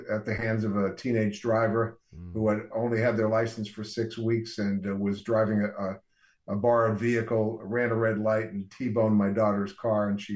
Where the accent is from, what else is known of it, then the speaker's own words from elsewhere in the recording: New York, United States; Even the conservative culture out here was similar to where I grew up in New York State.